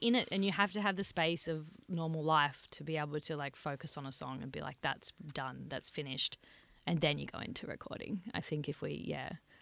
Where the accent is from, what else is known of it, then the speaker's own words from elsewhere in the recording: Terrigal, New South Wales, Australia; I grew up in Terrigal.